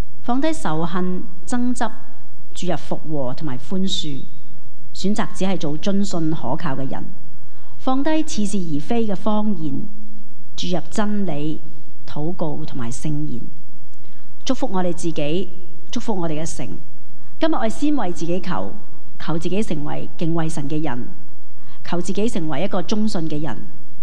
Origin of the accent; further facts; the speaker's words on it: Hong Kong; 我哋香港人嘅问题一路咧都系咩啊？地少人多，屋又多。